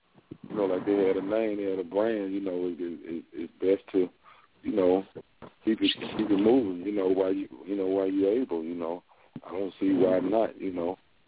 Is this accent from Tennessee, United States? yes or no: yes; Memphis, Tennessee, United States; I'm just introducing and saying I'm from Memphis 10, Home of the Pimpin'.